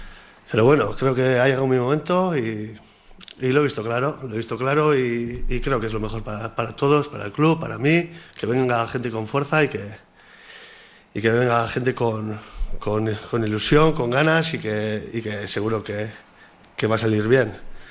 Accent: Amorebieta, Basque Country, Spain; soy de Amorebieta

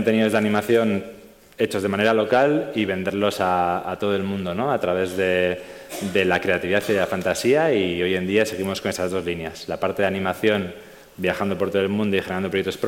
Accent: Portugalete, Basque Country, Spain; Yo estudié en Portugalete, como decía esa presentación, soy de Portugalete, estudié en Santa María

